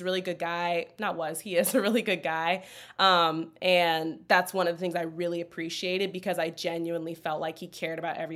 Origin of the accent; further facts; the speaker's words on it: Georgia, United States; I mean, I'm from Georgia. I was born and raised, same area.